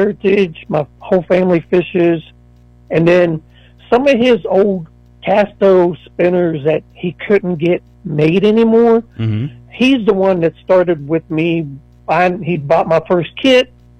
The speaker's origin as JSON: {"language": "English", "region": "West Virginia", "country": "United States", "tie": "born or raised there", "said": "No, I'm originally from the Barber County, Harrison County, and then my family moved from Harrison County to Barber County, probably about middle school era, and then I just grew up, graduated Philip Barber in 92"}